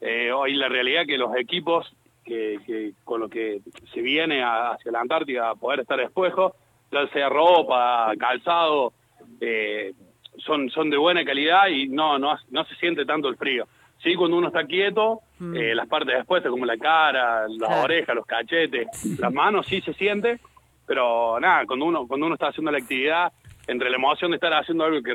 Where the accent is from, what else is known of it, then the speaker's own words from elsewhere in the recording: Córdoba, Argentina; yo soy oriundo de Córdoba